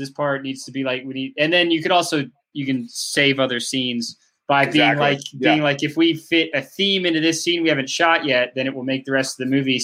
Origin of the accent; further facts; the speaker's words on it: Atlanta, Georgia, United States; He's an actor in Atlanta. We're all from Atlanta